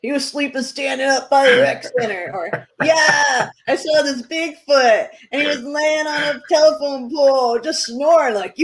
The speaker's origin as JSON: {"language": "English", "region": "New Hampshire", "country": "United States", "accent": "New Hampshire", "said": "you can tell I'm from New Hampshire when I talk like that, huh?"}